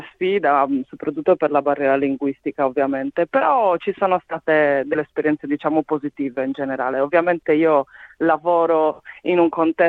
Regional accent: Sardinia, Italy; now in Australia; io, essendo sarda, ancora di più ho avuto un buon comitato di benvenuto da parte di sardi

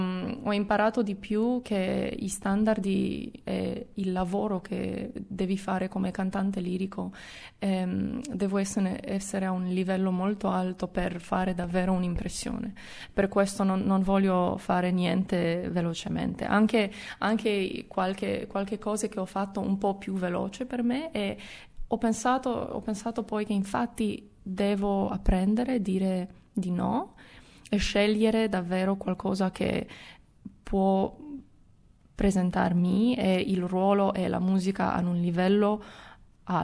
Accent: Romania; Italian is a second language; perché sono rumena, diciamo, e abbiamo la base, la stessa, il latino

